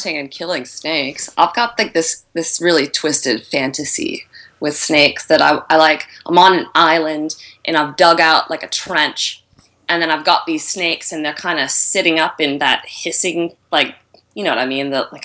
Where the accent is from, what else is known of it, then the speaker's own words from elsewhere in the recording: United States; accent: American; now in Australia; And I overemphasize my American accent just to hold on to that little bit of, like, I'm American.